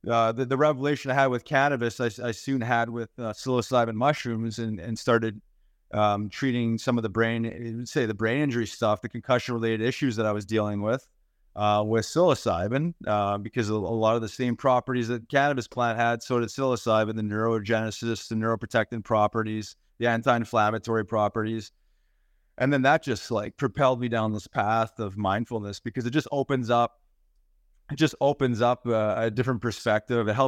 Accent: Winnipeg, Manitoba, Canada; I'm from Winnipeg, one of the largest hemp food companies on the planet, Manitoba Harvest.

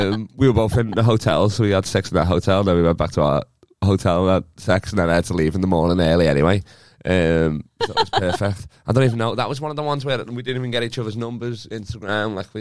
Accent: North West England, United Kingdom; accent: Scouse; I'm used to the Scouse accent anyway. Everybody sounds like me back ho

